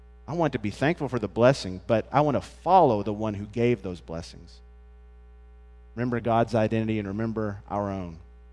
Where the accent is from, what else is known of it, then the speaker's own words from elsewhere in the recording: United States; thankful for the country where I was born and the country where I live. I'm grateful for that identity as an American.